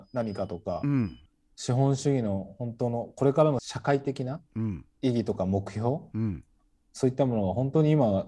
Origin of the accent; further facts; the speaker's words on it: Fukui, Japan; 福井県の福井市ですね。